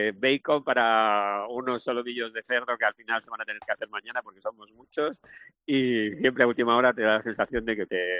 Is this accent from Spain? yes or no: yes; Madrid, Community of Madrid, Spain; now in Valladolid, Spain; mi mujer es de Granada y yo soy de Madrid, con lo cual no somos de aquí, de Valladolid.